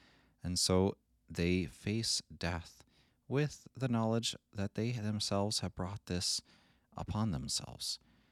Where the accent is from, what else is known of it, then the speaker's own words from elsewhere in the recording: Texas, United States; I remember when I heard that as a kid, growing up in Texas, where capital punishment still is permitted